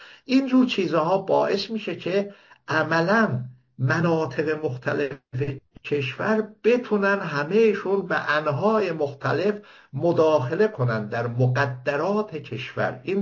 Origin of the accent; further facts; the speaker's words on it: Iran; first language Azerbaijani; Persian is a second language; مثلا من چون خودم مثلا آذری هستم، ترک، ما زبان مادریم و فلان اینا